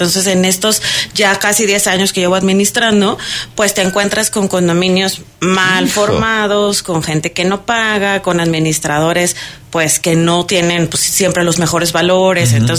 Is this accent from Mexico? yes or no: yes; Mexico; no sé si sea como humanos o como mexicanos